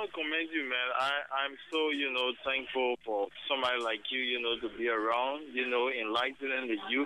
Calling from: Congo Town, Montserrado, Liberia; Yeah, I'm calling from Congo Town.

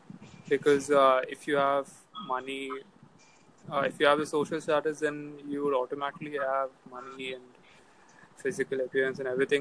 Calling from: India; I'm from India.

